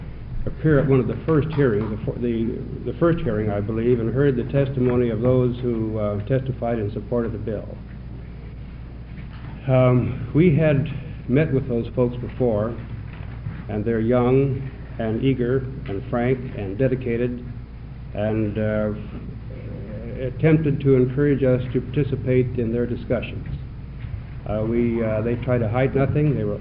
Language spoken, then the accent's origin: English; Portland, Oregon, United States; I'm a lawyer from Portland, and I represent the Oregon Apartment Association.